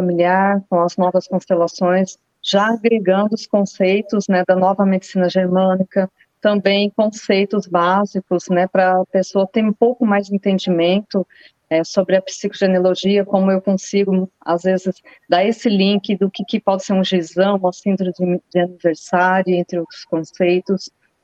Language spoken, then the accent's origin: Portuguese; Araraquara, São Paulo, Brazil; now in Brusque, Brazil; Sou do interior de São Paulo, pertinho ali, em Araraquara, viu, André? Minha cidade natal. Mas estou aqui em Brusque, já há 12 anos.